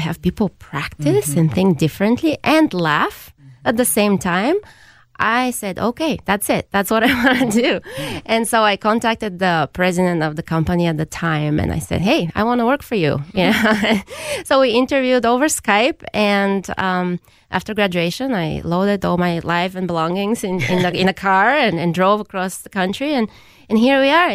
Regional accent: Bulgaria; so I grew up in Bulgaria, and it was pretty turbulent times at the time.

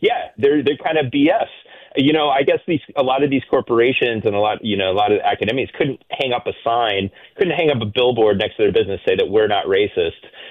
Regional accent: Illinois, United States; I'm from Central Illinois

